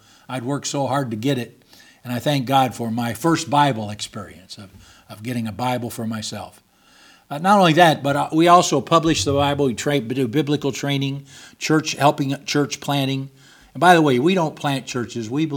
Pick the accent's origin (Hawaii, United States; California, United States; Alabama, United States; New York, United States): California, United States; first language English; also born or lived in Illinois, United States; I was born in Illinois and raised in California and served in Texas and Georgia and Pennsylvania and all kinds of different states.